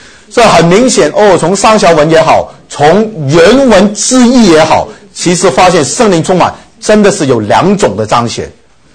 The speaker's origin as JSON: {"language": "Chinese", "country": "China", "said": "是否是因为我们中国人这种道德性的教导很注重修身"}